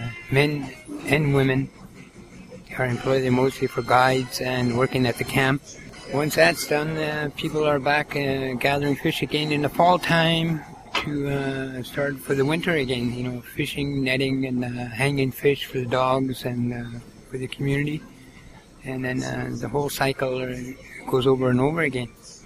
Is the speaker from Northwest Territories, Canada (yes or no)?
yes; Kutsalke, Northwest Territories, Canada; I'm from Kutsalke, Northwest Territories. Kutsalke means place of spawning fish, and my community is located on east of Yellowknife. It's called the East Arm of Great Slave Lake.